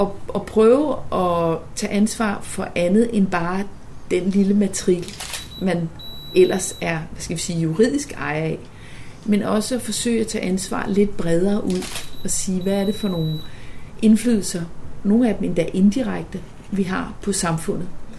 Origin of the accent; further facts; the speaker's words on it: Copenhagen, Capital Region of Denmark, Denmark; born there; Jeg er født her i København, og så er jeg... Min mor er jysk, så jeg har også sådan i min barndom, der kom jeg meget på landet.